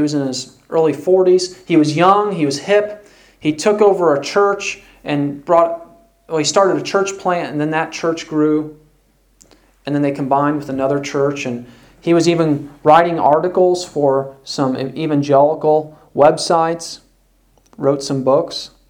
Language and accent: English; Waverly, United States; But in my hometown of Waverly, there was a pastor who got into it with the cemetery.